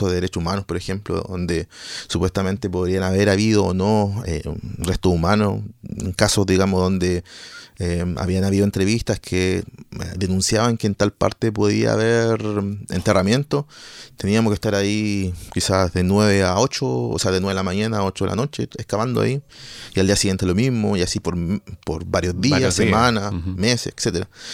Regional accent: Tomé, Biobío, Chile; del cual pertenezco a esta comunidad. Soy de Bellavista Tomé

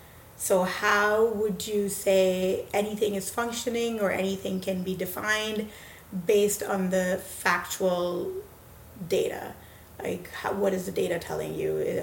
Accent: Minnesota, United States; also born or lived in Hyderabad, India; So my teenage years here, so I do feel like I grew up in Minnesota. So I do call myself a Minnesotan. But my early years were in India, Hyderabad. So kind of mix of both.

